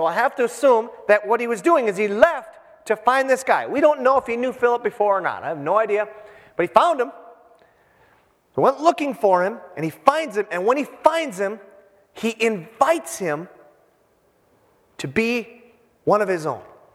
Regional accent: Hibbing, Minnesota, United States; I'm from Hibbing, Minnesota, 20,000.

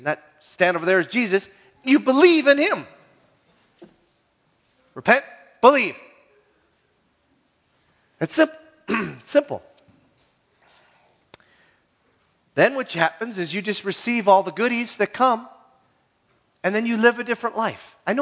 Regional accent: Minnesota, United States; because man, I'm from the Iron Range.

